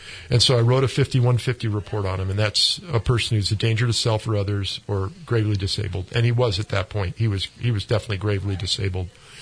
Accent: Connecticut, United States; moved away as an adult; also born or lived in Maryland; And so I grew up in Connecticut. I moved from there to Maryland, and I started going to the University of Maryland.

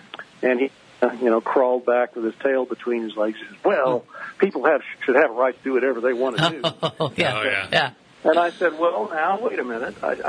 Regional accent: Kansas, United States; Well, you know, my home state of Kansas, and I've lived here all my life and practiced here, has not had medical marijuana

